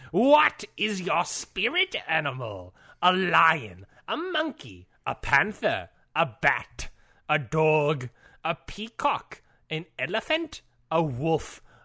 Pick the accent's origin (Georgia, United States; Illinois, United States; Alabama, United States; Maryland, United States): Maryland, United States; Luckily, I grew up in Maryland.